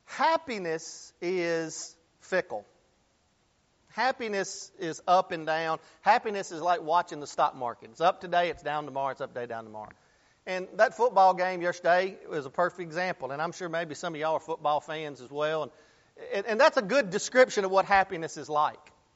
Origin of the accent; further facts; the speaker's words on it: Pulaski, Tennessee, United States; But I'm actually from Tennessee. I'm from Pulaski, Tennessee, southern middle Tennessee.